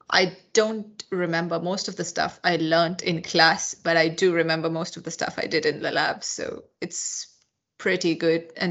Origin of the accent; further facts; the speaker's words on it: Kerala, India; So I'm very close to Sri Lanka than to Delhi. But if you take India, I'm from a place called Kerala.